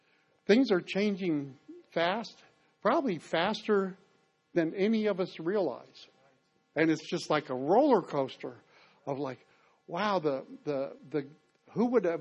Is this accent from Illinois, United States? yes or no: yes; Illinois, United States; also born or lived in Maine; I come from Illinois. My wife comes from Boston. We had lived in Maine for 10 years and moved south to Roanoke.